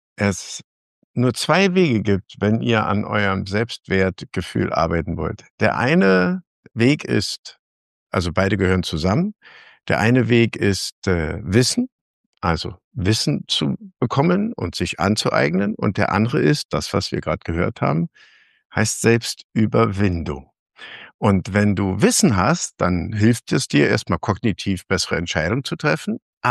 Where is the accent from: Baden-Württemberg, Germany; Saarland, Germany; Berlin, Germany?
Berlin, Germany; ich komme aus Berlin